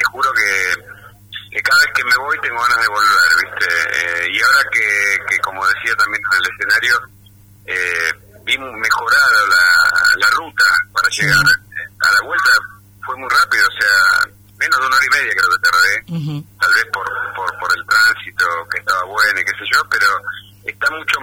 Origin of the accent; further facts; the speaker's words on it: Rawson, Chubut, Argentina; parte de mi infancia transcurre en Rawson. La historia de mi familia tiene que ver con Rawson